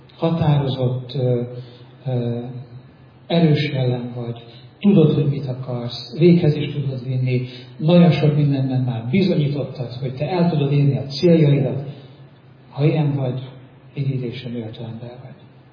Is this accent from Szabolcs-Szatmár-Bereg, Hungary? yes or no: yes; Szabolcs-Szatmár-Bereg, Hungary; én Szatmárban születtem, még keletebben, még kisebb helyen, itt a megmaradt magyarországi Csonka Szatmárban nőttem fel